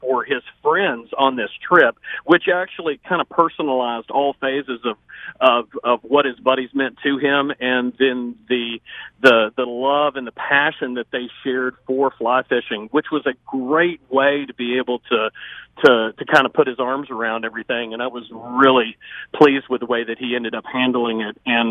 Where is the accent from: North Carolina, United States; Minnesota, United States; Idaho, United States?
North Carolina, United States; Boone; because those are my stomping grounds. Like you said, I'm from Boone.